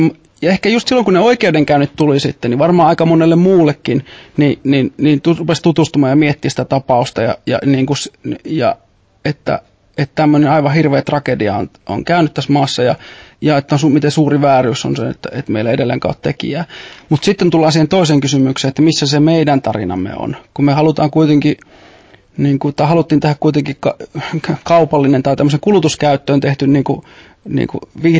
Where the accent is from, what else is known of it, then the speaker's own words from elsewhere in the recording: Eastern Finland, Finland; mä tuun Itä-Suomesta, pienestä maaseutukaupungista